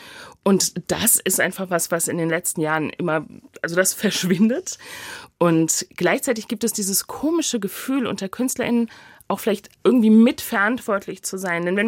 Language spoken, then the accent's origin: German; Frankfurt, Hesse, Germany; now in Berlin, Germany; also ich komme aus dem Frankfurter Raum und für mich war total klar, dass ich nie in Frankfurt wohnen kann. Aber ich bin Künstlerin, ich bin auf die Großstadt angewiesen und ich bin nach Berlin gegangen.